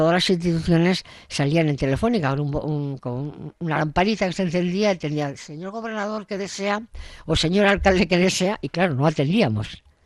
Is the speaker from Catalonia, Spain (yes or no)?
no; Bilbao, Basque Country, Spain; Bueno, pero yo soy de Bilbao y lo llevamos mejor estos temas.